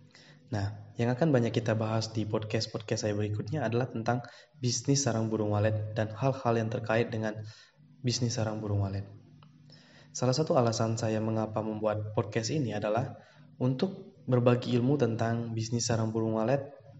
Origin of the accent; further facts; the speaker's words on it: Bengkulu, Indonesia; Saya berasal dari Bengkulu. Saat ini saya berusia 24 tahun. Riwayat pendidikan saya, dari SD sampai SMA, saya bersekolah di Bengkulu.